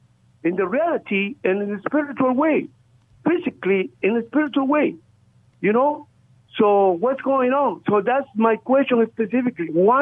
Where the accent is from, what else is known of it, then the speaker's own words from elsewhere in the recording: Guatemala; English is a second language; he's specifically from one country who hurt my country. I am from Guatemala.